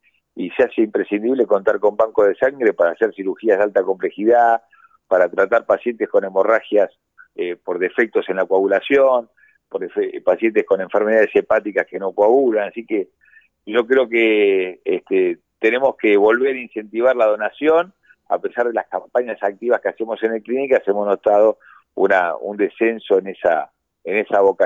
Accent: Buenos Aires, Argentina; Buenos Aires es una ciudad rica, yo nací y me crié acá, he trabajado en Estados Unidos y en Europa, pero me he criado acá

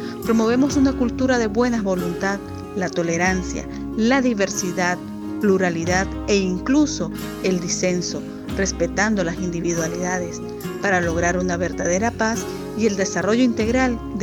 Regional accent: Nicaragua; En Nicaragua, de donde soy, la violencia ha escalado al punto de fragmentar al país

